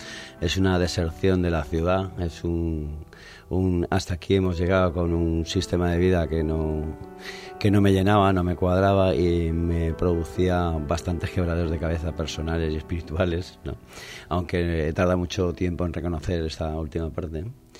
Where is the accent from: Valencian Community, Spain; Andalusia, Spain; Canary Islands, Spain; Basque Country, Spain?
Valencian Community, Spain; Valencia; de jovencito pues ya salíamos con las bicicletas desde Valencia a buscar el pequeño paraíso, como muchos valencianos y muchas valencianas